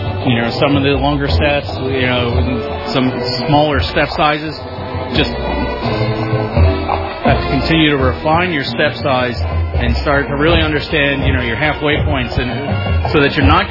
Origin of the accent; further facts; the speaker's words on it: Edgewood, Maryland, United States; I am from Edgewood, Maryland.